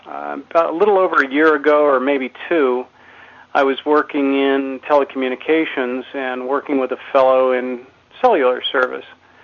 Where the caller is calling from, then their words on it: Pennsylvania, United States; I'm from Pennsylvania.